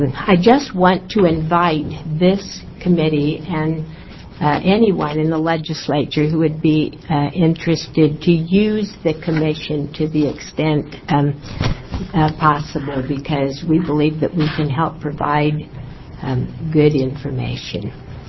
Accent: Coos Bay, Oregon, United States; from Coos Bay

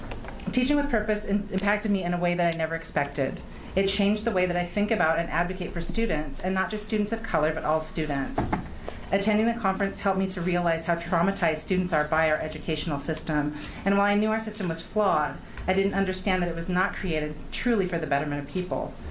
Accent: Oregon, United States; I grew up in East Multnomah County, which was an extremely different place in the 1980s than it is today. My neighborhood was so white that me, like the fairest Arab in my family, was one of the only people of color in my school.

